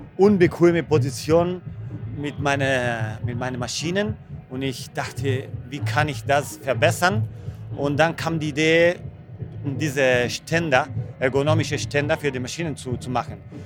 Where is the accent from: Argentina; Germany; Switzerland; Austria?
Argentina; Buenos Aires; German is a second language; Ja, ich komme aus Buenos Aires, aber ich fliege nach die Messe zurück. Ich wohne in Buenos Aires.